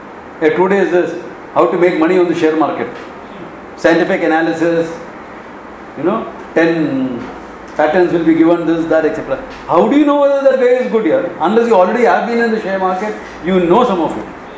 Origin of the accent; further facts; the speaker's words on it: Mumbai, Maharashtra, India; growing up in Bombay, things are so crazy. That also in the 60s.